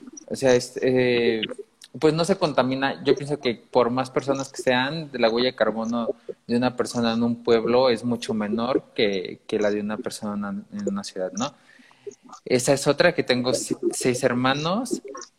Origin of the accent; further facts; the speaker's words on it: Arandas, Jalisco, Mexico; Pues que soy de Arandas, Jalisco, eso ya lo saben, ¿no? Que estudié mercadotecnia, lo saben. Que soy mercadólogo.